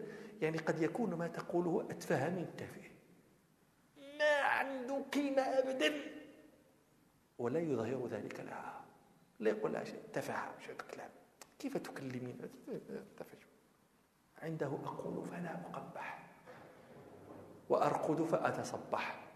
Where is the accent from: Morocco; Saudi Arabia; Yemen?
Morocco; عندنا في المغرب من لا ينادي ابنته إلا بللا، للا يعني سيدتي